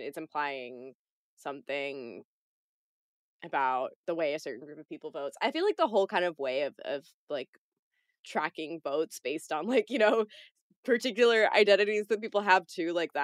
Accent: Chicago, Illinois, United States; because I'm from Chicago originally

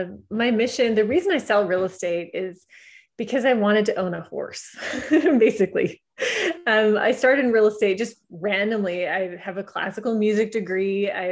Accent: Canada; I'm from Canada, the Great White North.

